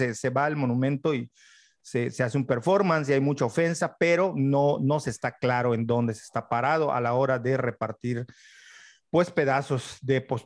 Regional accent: Chuburná, Yucatán, Mexico; yo toda mi vida crecí en Chuburná, cuando Chuburná era pueblo.

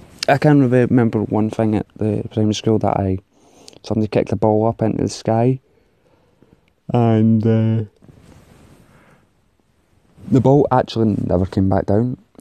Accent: Gowkthrapple, Scotland, United Kingdom; I was brought up in a place called Gowfrapple, which is also in Scotland, but it's known in Scotland as Gowkey.

